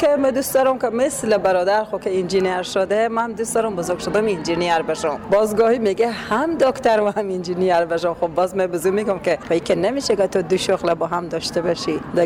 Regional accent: Afghanistan; ما خانمای افغانیم و توانایی رو معلوم داریم

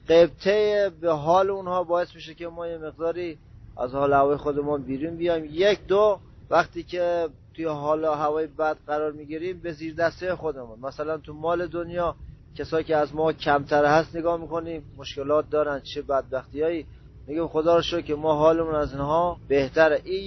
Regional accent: Iran; از ولسوالی دریسوف. تقریبا ما همینجا در ایران به دنیا آمدیم. دیگه زندگی ما با بچهای هموطن همینجور ادامه دادیم تا تقریبا 35 سال مون.

